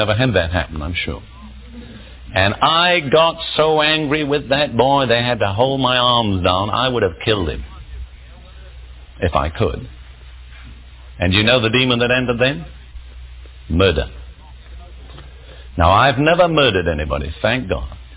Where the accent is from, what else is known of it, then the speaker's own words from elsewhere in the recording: India; born there; I had bad spirits in me from the age of 2. I was born in India. I'll tell you a little bit about myself.